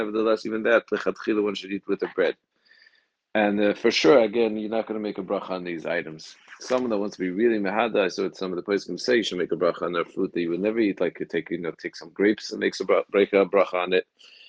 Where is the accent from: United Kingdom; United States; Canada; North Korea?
United Kingdom; I grew up as a British family. You have tea.